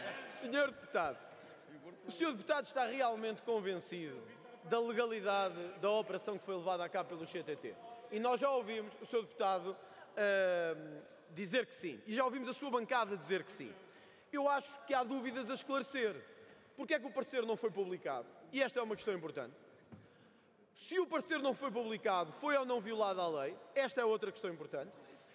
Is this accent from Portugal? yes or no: yes; Portugal